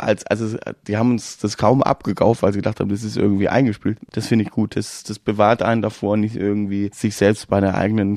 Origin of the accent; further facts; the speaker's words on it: Southern Germany, Germany; Das ist bei uns in Süddeutschland ist so, dass man Autos mit Klopapierrolle umwickelt oder man Tapetenkleister auf Autos verschüttet oder Gartentürchen aushängt oder Mülleimer versteckt.